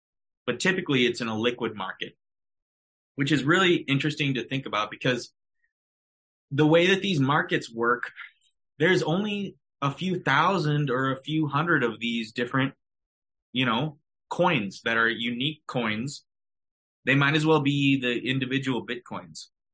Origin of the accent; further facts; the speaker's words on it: Minnesota, United States; We're Minnesotan guys.